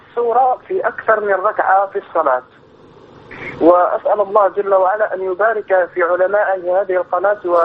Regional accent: Egypt; بلدنا مصر

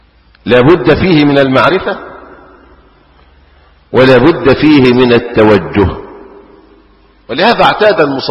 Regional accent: Egypt; حتى إن احنا عندنا المثل الريفي، المثل المشهور عندنا في مصر

